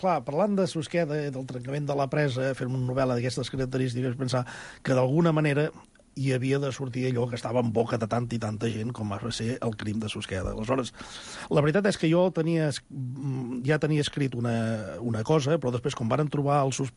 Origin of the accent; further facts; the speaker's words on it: Girona, Catalonia, Spain; Jo sóc de Girona, vaig néixer a Girona, tinc parents a Mer, i, bueno, és el meu lloc de...